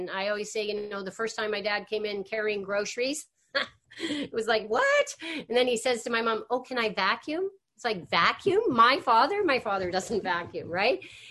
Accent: Calgary, Alberta, Canada; I grew up in Calgary, Alberta.

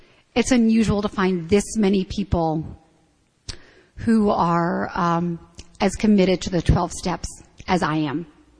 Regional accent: New Jersey, United States; I recently moved back to New Jersey, which is where I'm from. I'm back, not just to my hometown, but actually to the house I grew up in, which is an interesting experience.

